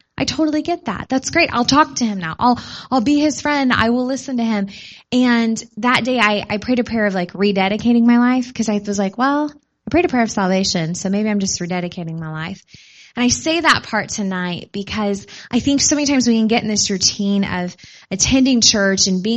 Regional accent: Tulsa, Oklahoma, United States; I grew up in Tulsa, Oklahoma. So Oral Roberts, Rhema, I mean, you talk about spirit-filled capital, it's Tulsa pretty much.

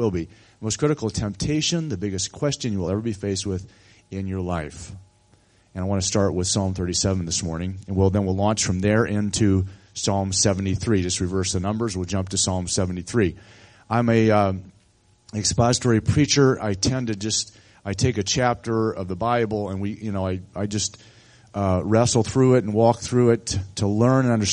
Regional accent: Midwest, United States; also born or lived in Arizona; we grew up in the Midwest, but it's been a long time since we messed with snow

